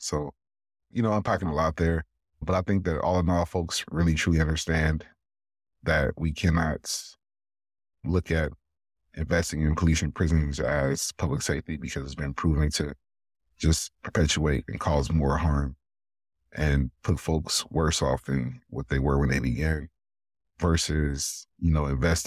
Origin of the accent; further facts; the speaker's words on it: Compton, California, United States; me and myself growing up in Los Angeles County and in Compton